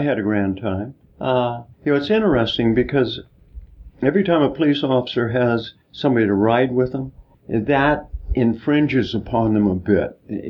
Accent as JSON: {"language": "English", "town": "North Bend", "region": "Oregon", "country": "United States", "tie": "born or raised there", "said": "but I grew up in North Bend. And so I'm a longtime South Coast boy."}